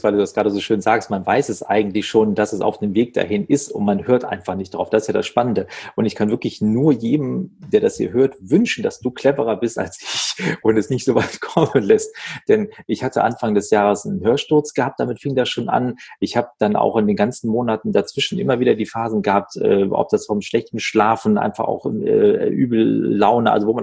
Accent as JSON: {"language": "German", "town": "Wuppertal", "region": "North Rhine-Westphalia", "country": "Germany", "tie": "born or raised there", "said": "in Wuppertal sagt man so schön, wo ich aufgewachsen bin"}